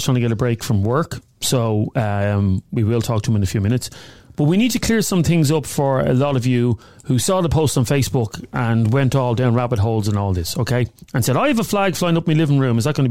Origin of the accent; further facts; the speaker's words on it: Ireland; this guy Joseph, who we're about to talk to, is as Irish as I am, and you are.